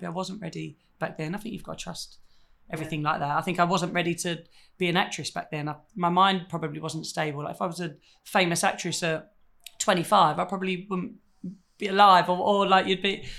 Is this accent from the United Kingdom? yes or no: yes; United Kingdom; I don't know if it's being British or being.